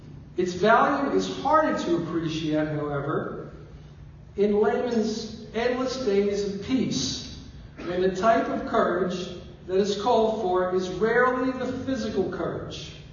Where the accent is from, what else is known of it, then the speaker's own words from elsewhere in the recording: Queens, New York, United States; Well, I will tell you, I am from Queens, New York.